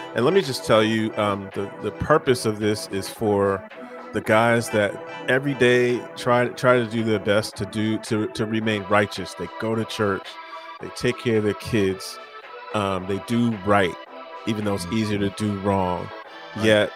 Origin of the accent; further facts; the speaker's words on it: Teaneck, New Jersey, United States; I'm born and bred T-Neck, New Jersey. So there you go. We are homeboys.